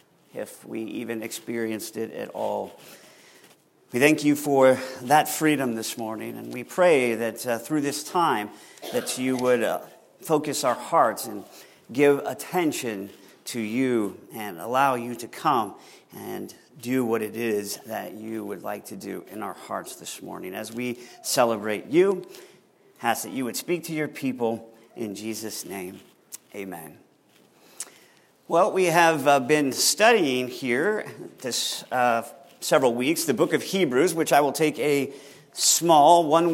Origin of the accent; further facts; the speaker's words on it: Washington, District of Columbia, United States; and I'm from Washington, D.C., don't hold it against me, and the whole capital area, the region is just lit up during Christmas time.